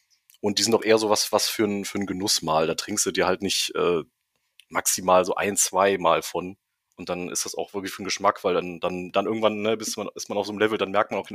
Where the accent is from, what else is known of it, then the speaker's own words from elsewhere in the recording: North Rhine-Westphalia, Germany; wir haben ja hier in der Ecke, ich komme ja aus NRW und so, Düsseldorf, so Mönchengladbach, wenn man das kennt.